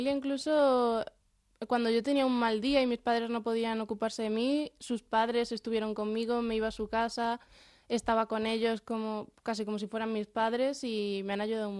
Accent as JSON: {"language": "Spanish", "town": "Madrid", "region": "Community of Madrid", "country": "Spain", "tie": "born or raised there", "said": "yo nací aquí, en Madrid, y he vivido aquí, pero sí, mi familia está allí."}